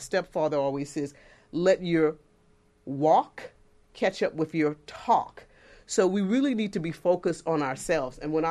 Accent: Texas, United States; And I'm from Texas, and we were all from a small Presbyterian college in Sherman, Texas.

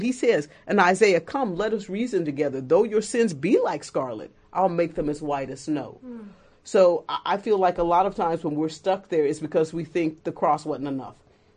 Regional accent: Texas, United States; And I'm from Texas, and we were all from a small Presbyterian college in Sherman, Texas.

